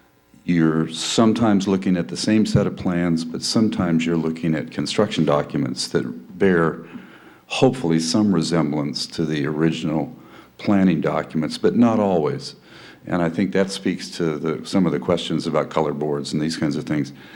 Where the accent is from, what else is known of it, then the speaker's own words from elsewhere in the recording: Morro Bay, California, United States; from Morro Bay.